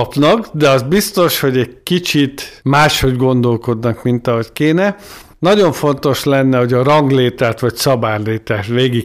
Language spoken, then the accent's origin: Hungarian; Tatabánya, Komárom-Esztergom, Hungary; én Tatabányán születtem és élek, és Tatabánya ugye 5 faluból lett város